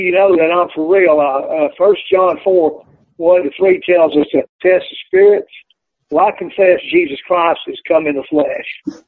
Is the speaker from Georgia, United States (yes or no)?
no; Chattanooga, Tennessee, United States; Like I said, I'm from the Chattanooga, Tennessee area.